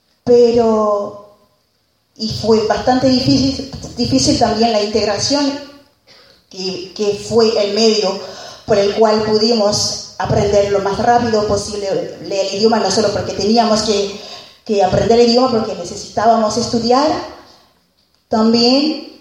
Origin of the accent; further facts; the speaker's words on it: Haiti; Spanish is a second language; vengo de Haití